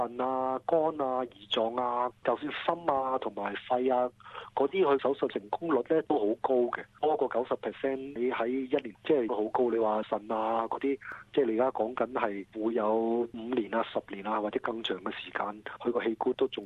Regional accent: China; 我哋中國人

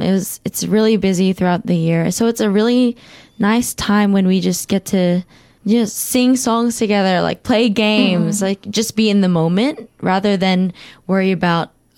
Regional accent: Philippines; that I was Filipino.

